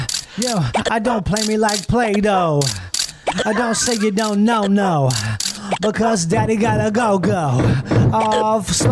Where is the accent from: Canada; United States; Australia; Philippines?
Australia; Melbourne, Victoria; Oh, I'm from Melbourne.